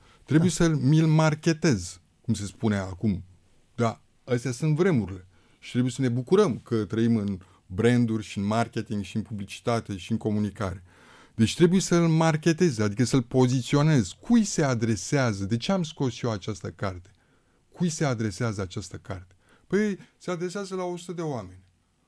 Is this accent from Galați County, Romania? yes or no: yes; Galați, Galați County, Romania; eu sunt băiat din Galați, adică galațeni de-ai mei